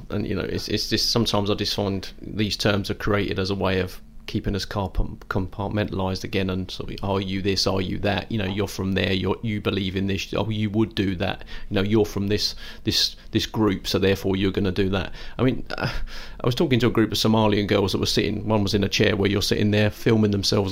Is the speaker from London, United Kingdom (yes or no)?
yes; London, United Kingdom; also born or lived in Scotland; I'm as much European as I am Scottish. I'm as much, you know, a citizen of the world as I am from London, as a Cockney.